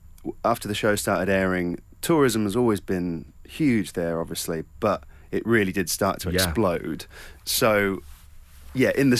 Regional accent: South West England, United Kingdom; I'm like, you're British? Where are you from? Like, Cornwall.

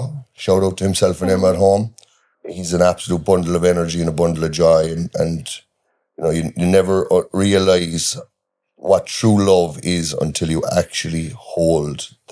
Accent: Inishannon, Munster, Ireland; I'm from Inishannon, gateway to West Cork. Grew up there, born, raised, spent all of my childhood there, and hopefully will end up spending most of my adult life there as well. It's a great place to grow up.

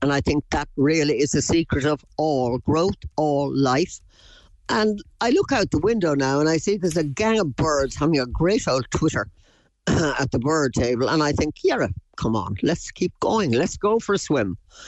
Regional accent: Cork, Munster, Ireland; born there; And I was born in Cork

